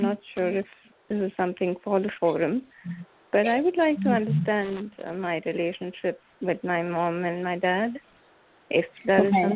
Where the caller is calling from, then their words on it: India; I'm calling from India.